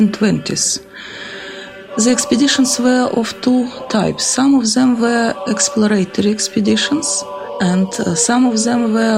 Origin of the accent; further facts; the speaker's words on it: Minsk, Belarus; English is a second language; I was growing up in Minsk, that is capital of modern Belarus. Some of my ancestors were from Volga River area.